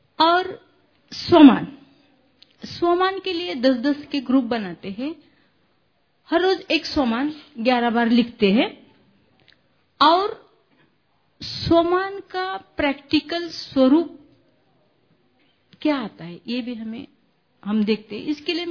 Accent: Barshi, Maharashtra, India; मैं बारशी से हूँ।

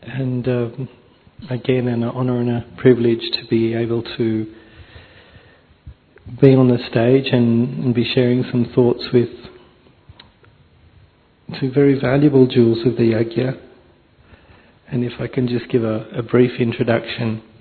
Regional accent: Australia; So I come from Australia

